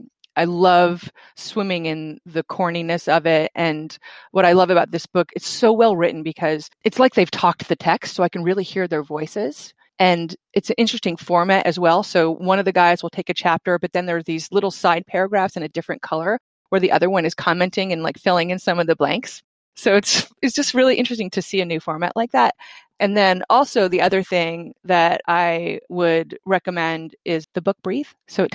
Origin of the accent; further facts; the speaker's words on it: Vermont, United States; Growing up in Vermont, actually, I became a rock and roll DJ for a statewide radio station